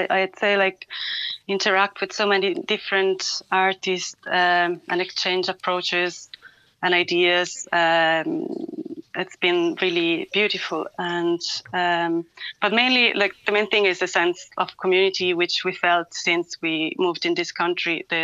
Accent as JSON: {"language": "English", "country": "Italy", "lives_now": "Ireland", "said": "I'm from Italy and Lucy's from France, and we both moved to Ireland several years ago"}